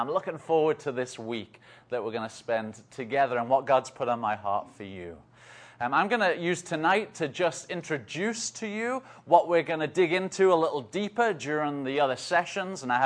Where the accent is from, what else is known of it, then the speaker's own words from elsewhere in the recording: North East England, United Kingdom; I'm from England. I'm from the very north of England. Cape and Ray is on the west coast, and I'm from the northeast coast, right just south of the Scottish border, where we don't speak like this.